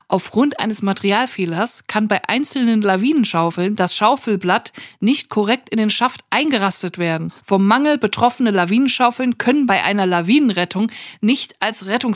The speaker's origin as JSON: {"language": "German", "country": "Germany", "said": "Ich bin Deutsche, ich möchte dazu nichts sagen."}